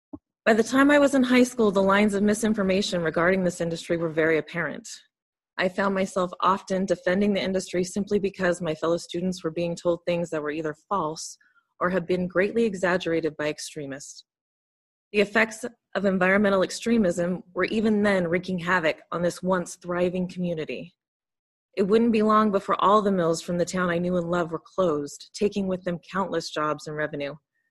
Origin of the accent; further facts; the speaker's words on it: Mapleton, Oregon, United States; I was born in Mapleton, Oregon, a town that epitomizes the very definition of rural Oregon, a town from which slogans like Timber Dollars at Work were designed. My hometown was built, funded, and ran for many years on money generated from the timber industry.